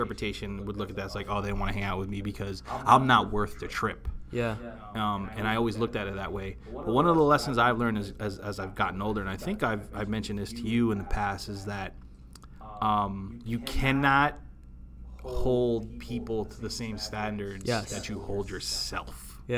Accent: Long Island, New York, United States; So I lived in Long Island. I grew up in Long Island. So most of my core homies are from Long Island and Queens.

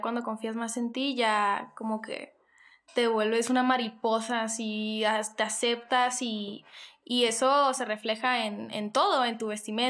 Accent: Chihuahua, Mexico; Siempre los visitamos allá, soy de Chihuahua.

